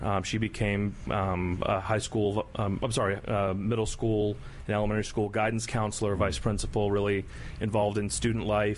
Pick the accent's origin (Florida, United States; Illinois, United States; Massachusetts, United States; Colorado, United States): Florida, United States; Melbourne; Grew up in Melbourne, Florida.